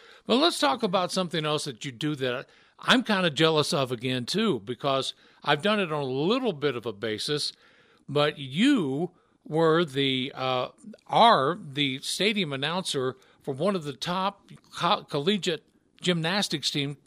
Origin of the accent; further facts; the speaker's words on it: Memphis, Tennessee, United States; I grew up in Memphis, Tennessee, during the time of racial integration